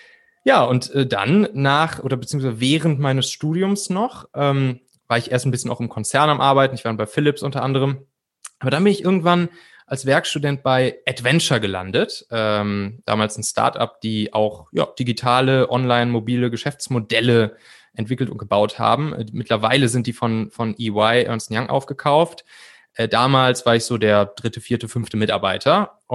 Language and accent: German; Benrath, North Rhine-Westphalia, Germany; in diesem Dorf, wo ich groß geworden bin, das Benrather Käseblättchen.